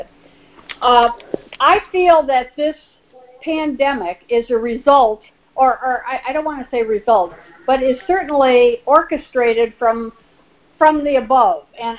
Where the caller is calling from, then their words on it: Manhattan Beach, California, United States; Oh, I'm calling from Manhattan Beach, California.